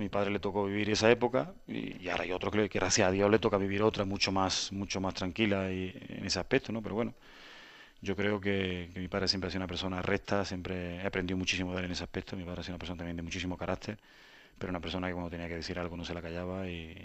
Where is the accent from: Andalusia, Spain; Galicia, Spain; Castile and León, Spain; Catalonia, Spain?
Andalusia, Spain; Córdoba; also born or lived in Canary Islands; Me estoy muy orgulloso de haber nacido en Canarias, pero estoy criado en Córdoba. Y si a mí todo el mundo que me pregunta, digo que soy cordobés porque he pasado más de la mitad de mi vida en Córdoba